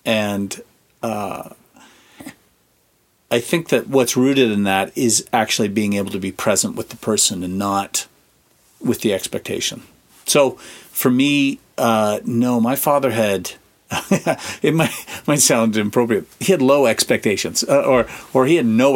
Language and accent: English; Northern Ireland, United Kingdom; I'd never articulated it to him because we're Northern Irish, so we wouldn't actually talk.